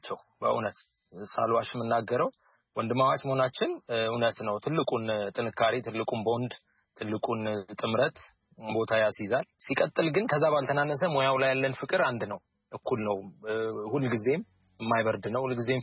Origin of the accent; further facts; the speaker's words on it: Addis Ababa, Ethiopia; እኔ ፒያሳ ነኝ ያደግኩት። መሃል ፒያሳ ሳድግ